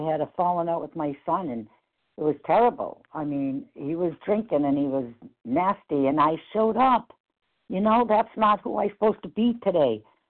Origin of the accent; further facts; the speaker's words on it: Massachusetts, United States; from Massachusetts.